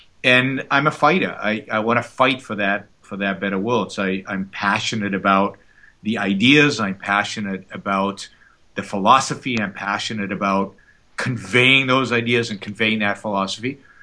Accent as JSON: {"language": "English", "country": "Israel", "tie": "born or raised there", "moved": "as an adult", "lives_now": "United States", "said": "I was born and raised in Israel served in the Israeli military, got my undergraduate degree over in Israel, and then moved to the United States in 1987."}